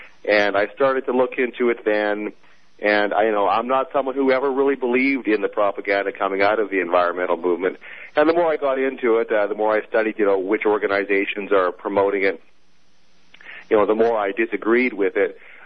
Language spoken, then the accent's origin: English; Canada; I can recall, I'm a Canadian, and I can recall